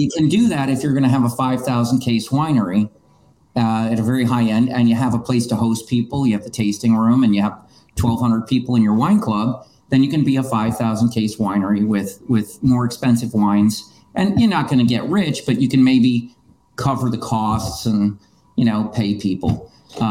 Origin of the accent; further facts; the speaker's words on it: New Jersey, United States; now in California, United States; I grew up in New Jersey. Now we live in California. We spent a lot of time in Tulsa.